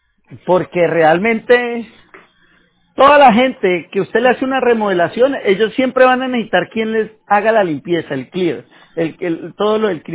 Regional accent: Colombia; yo soy colombiano y soy de palabra.

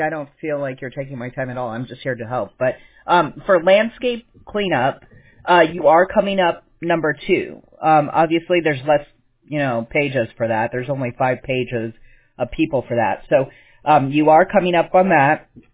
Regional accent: Anaheim, California, United States; I'm actually from Anaheim, so

